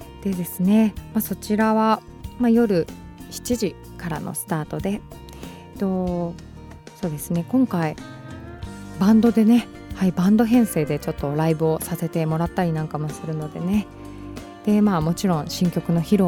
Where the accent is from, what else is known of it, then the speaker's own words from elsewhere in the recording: Hamamatsu, Shizuoka, Japan; まあ、これはまた地元に戻るんですけど